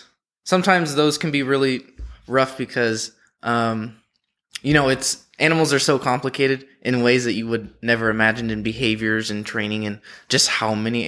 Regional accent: San Diego, California, United States; So I'm from San Diego, and if you know anything about San Diego, it's home to the world-famous San Diego Zoo.

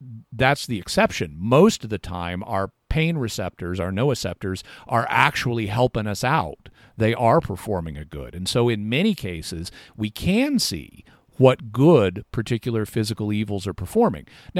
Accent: the South, United States; And growing up in the South, every summer, all poison ivy had to do was look at me

